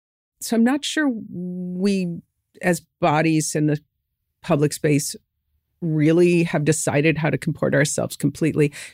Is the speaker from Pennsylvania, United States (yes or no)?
no; Chicago, Illinois, United States; I grew up in Chicago.